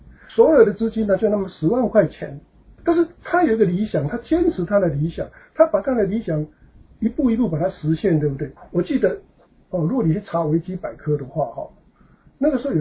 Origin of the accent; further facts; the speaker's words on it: China; 尤其是我们中国人，我们学会要谦卑